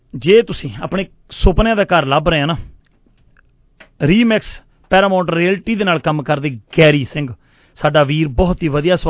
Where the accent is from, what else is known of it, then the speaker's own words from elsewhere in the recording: Punjab, India; ਅਸੀਂ ਇੱਕੋ ਗ੍ਰਾਂ ਦੇ ਹਾਂ, ਇੱਕੋ ਸਾਡਾ ਏਰੀਆ, ਤੇ ਅਸੀਂ ਦੁਆਬੇ ਨੂੰ ਬਿਲੋਂਗ ਕਰਦੇ ਹਾਂ ਦੋਵੇਂ ਭਾਈ